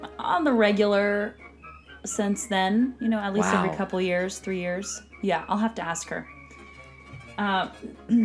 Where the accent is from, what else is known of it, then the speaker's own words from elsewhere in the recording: Vallejo, California, United States; born there; I was born in Vallejo, California.